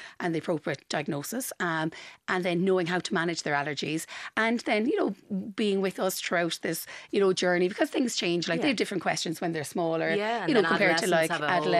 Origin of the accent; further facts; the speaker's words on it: Cork, Munster, Ireland; accent: Cork; That might be a bit quick in my Cork accent, but hopefully we'll be able to put it up somewhere for you.